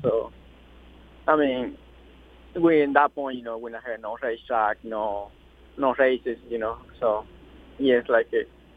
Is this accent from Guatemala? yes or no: yes; Guatemala; English is a second language; now in United States; where I come from, you know, it's a very small town, like, in the country, and we used to ride the horses